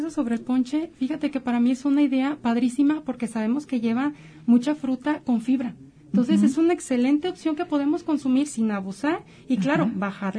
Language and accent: Spanish; Mexico; Y como buenos mexicanos hay mucha comida